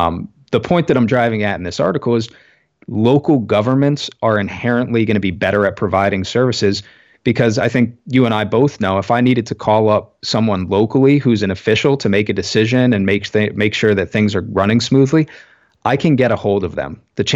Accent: Maine, United States; In my home state of Maine

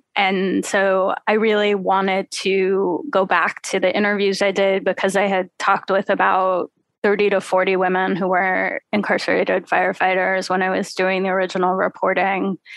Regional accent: Los Angeles, California, United States; also born or lived in Oakland; like I said, I grew up in LA. you know, I know those hills. I know California really well. I was born in Oakland.

